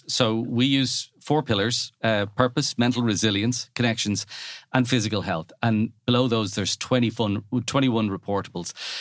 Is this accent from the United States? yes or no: no; Ireland; Now, being Irish and cynical, I was kind of going, I wonder, is this American